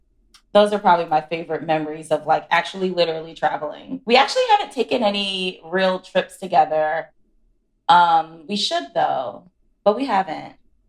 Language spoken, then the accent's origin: English; Philadelphia, Pennsylvania, United States; I'm from Philly, so I'm like very Northeast, you know, centric, I guess, if you will.